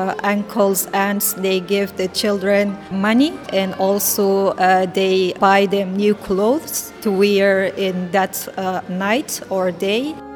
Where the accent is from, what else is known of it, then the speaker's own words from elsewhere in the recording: Afghanistan; English is a second language; I'm a student here. I'm from Afghanistan.